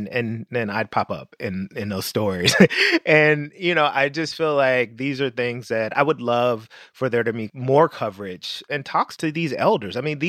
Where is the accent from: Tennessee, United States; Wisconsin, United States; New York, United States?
Tennessee, United States; Memphis; Growing up in Memphis, Tennessee, with family who had roots in rural Mississippi and Tennessee and Arkansas